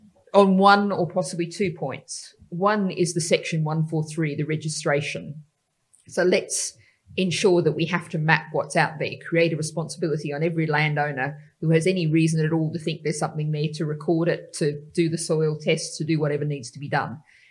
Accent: Australia; accent: Australian; if anyone hasn't picked my accent up, it comes from Australia originally.

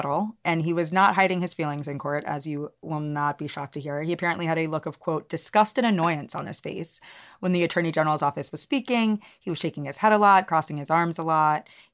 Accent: the South, United States; The minute I heard the name LaFonza Butler, I knew this was, we're both Black from the South.

